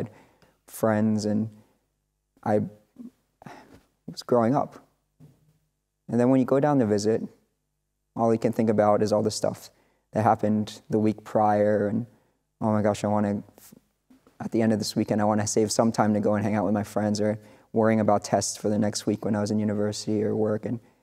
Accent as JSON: {"language": "English", "region": "Florida", "country": "United States", "said": "So when I'm from the United States, I'm from South Florida, and my parents divorced when I was really young. My father lived in Miami-Dade, and my mom lived in the county above it"}